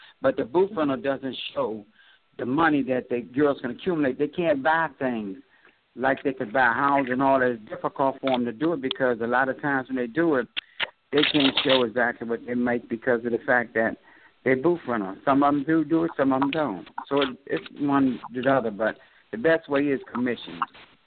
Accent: Washington, District of Columbia, United States; Well, I'm from Washington, D.C., born and raised.

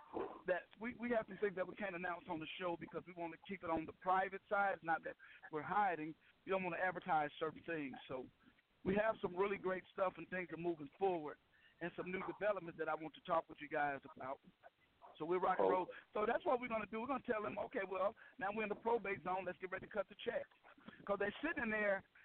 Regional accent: Arkansas, United States; when you got a little one-horse town, like I'm from Arkansas, you know, sometimes you got to break these people in.

